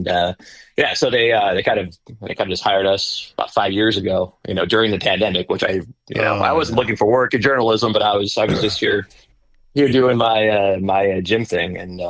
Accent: Gilroy, California, United States; moved away as an adult; now in Leesburg, United States; I'm from Gilroy, California.

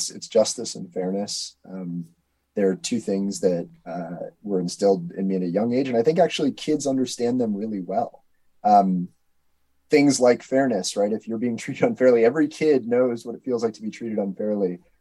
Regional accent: Wisconsin, United States; I grew up in the Act 10 era in Wisconsin

